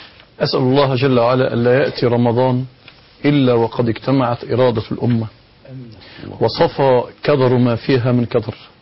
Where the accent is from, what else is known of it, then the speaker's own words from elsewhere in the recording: Egypt; كمصريين جميعا